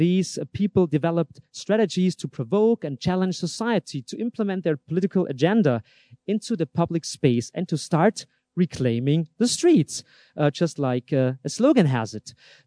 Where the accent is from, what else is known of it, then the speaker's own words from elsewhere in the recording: Austria; That's Valley Export from Austria, huh? My home country.